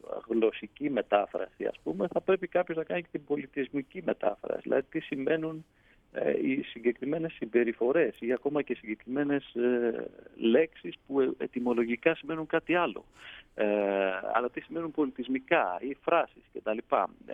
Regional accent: Greece; με ρωτάγανε, ας πούμε, από πού είσαι από την Ελλάδα και τι είναι αυτό, χώρα.

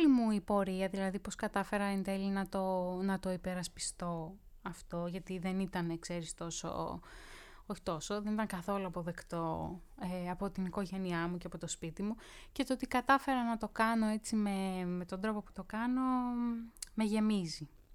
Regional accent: Vourgareli, Epirus, Greece; Βέβαια θα πάω και λίγες διακοπές στο χωριό μου, στο Βουργαρέλι Άρτας, σίγουρα.

